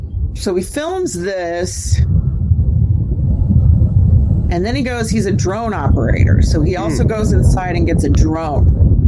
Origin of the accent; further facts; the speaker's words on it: San Diego, California, United States; Now, I grew up in San Diego flying kites.